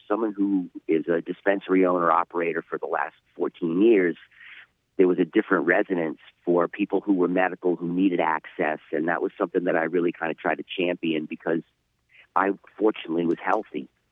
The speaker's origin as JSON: {"language": "English", "region": "East Coast", "country": "United States", "said": "I'm from the East Coast originally, and so I got involved in the cannabis when I was probably about 12."}